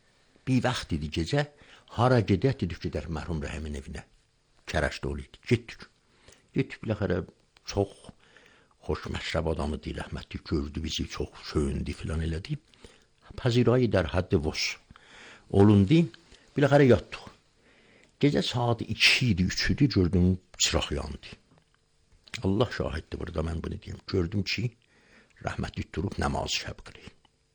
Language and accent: Azerbaijani; Ardabil, Ardabil Province, Iran; bir dənə şəhri bəndə Ərdəbiliyəm də mən də.